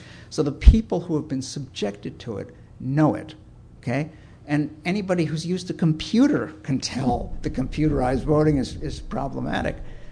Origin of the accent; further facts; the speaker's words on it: Chicago, Illinois, United States; I'm from Chicago, okay? I speak about this with a little authority.